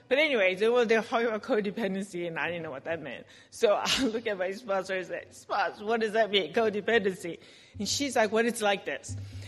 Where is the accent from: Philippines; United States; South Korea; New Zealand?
South Korea; Seoul; so I grew up in Seoul, Korea, under set of parents who were, I told you, they were atheists